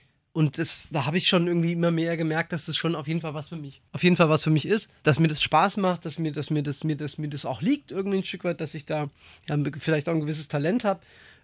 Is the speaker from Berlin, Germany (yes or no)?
no; Rossdorf, Hesse, Germany; Also ich bin ja nach dem Tod meiner Mutter bei meinen Großeltern aufgewachsen in Rossdorf und mein Opa war Maschinenschlosser bei der Bahn.